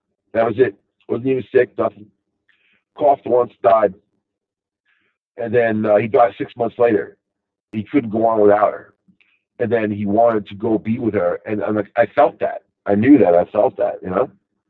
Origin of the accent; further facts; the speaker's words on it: Rockville Centre, New York, United States; And he's like, you know, you're from Long Island. I like pegs it right away. Because he was from the city. And then I was like, yep. He asked me where I was from. I said, Rockville Center.